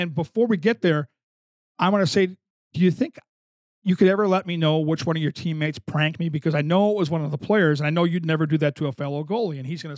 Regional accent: Burnsville, Minnesota, United States; my mom and dad, who are still living in the same house I grew up in Burnsville right now, they're in their mid-80s.

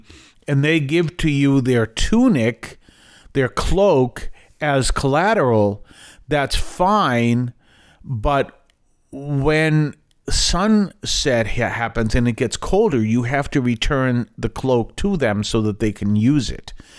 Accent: Massachusetts, United States; I'm from Massachusetts, so we know this extremely well.

